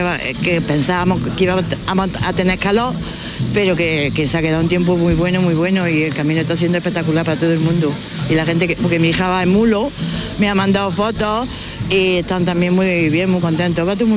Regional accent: Andújar, Andalusia, Spain; Yo sí soy de Andújar, nací en Andújar y crié en Andújar y toda la vida en Andújar. Y muy romera.

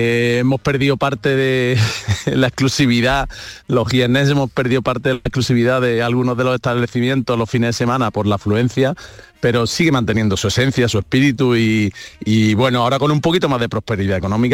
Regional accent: Jaén, Andalusia, Spain; las costumbres que tenemos como buena ciudad andaluza de salir de bares, de tapeo y de alternar

